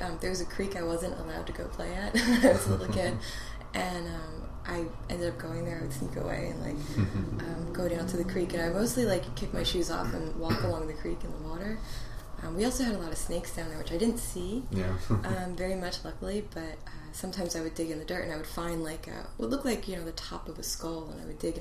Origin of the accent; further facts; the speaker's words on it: Dallas, Texas, United States; moved away as an adult; now in East Coast, United States; I was born in Dallas and raised there up until I was about 20.